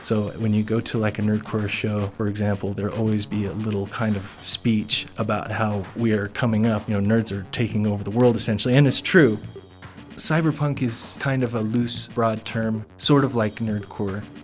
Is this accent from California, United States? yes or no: yes; Fresno, California, United States; now in Salt Lake City, United States; I am originally from Fresno, California. I live in Salt Lake City, Utah.